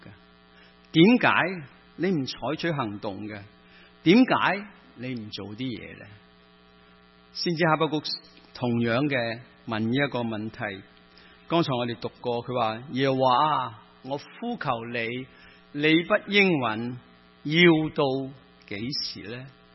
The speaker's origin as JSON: {"language": "Chinese", "country": "Hong Kong", "tie": "born or raised there", "said": "包括很多人我们生于斯长于斯的香港"}